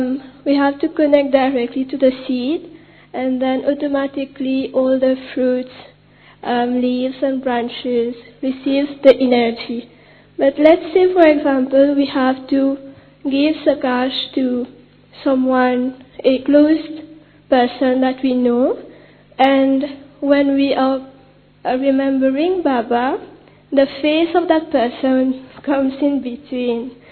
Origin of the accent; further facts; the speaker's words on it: Mauritius; from Mauritius.